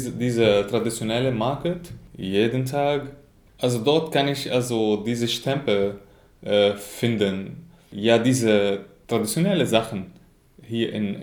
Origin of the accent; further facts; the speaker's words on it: Syria; German is a second language; now in Germany; sind seit 26 Jahre hier in Deutschland. Und ich komme aus Syrien und wir leben jetzt zusammen in Deutschland.